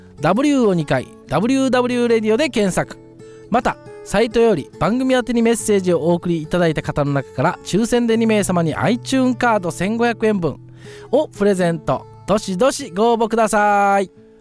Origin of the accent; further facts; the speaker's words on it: Kansai, Japan; 私ね関西からね、出身関西なんで